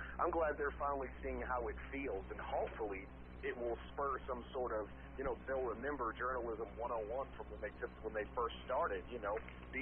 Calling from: Rolla, Missouri, United States; from Rolla.

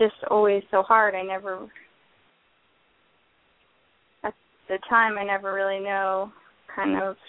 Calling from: Westwood, New Jersey, United States; from Westwood, New Jersey.

